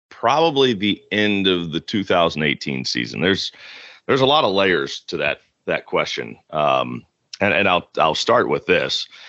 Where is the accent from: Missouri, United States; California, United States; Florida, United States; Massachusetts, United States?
Missouri, United States; Kansas City; Yeah, I grew up in Kansas City.